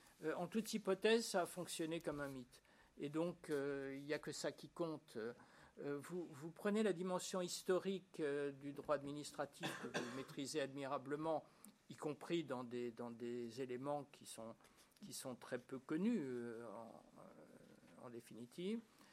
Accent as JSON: {"language": "French", "country": "France", "said": "Moi, mais sans doute c'est parce que je suis français"}